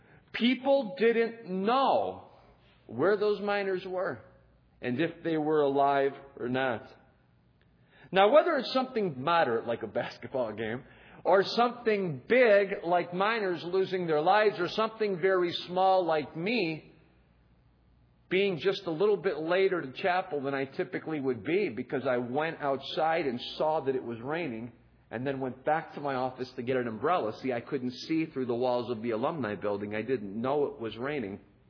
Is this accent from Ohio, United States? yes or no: yes; Cleveland, Ohio, United States; I'm from the Cleveland area.